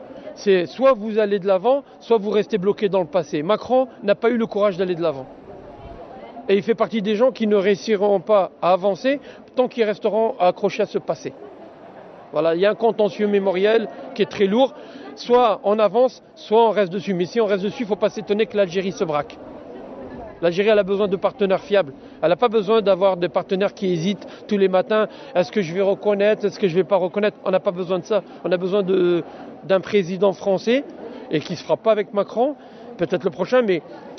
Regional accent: France; Nous, on est des Français, entre guillemets, nés en France de 3-4 générations.

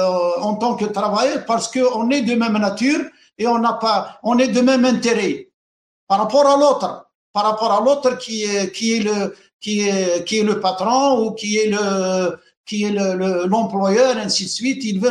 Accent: Algeria; Et l'identité, on est des Algériens. L'identité, dans la Constitution, on est des Algériens, on est des Berbères, on est des Amazigh.

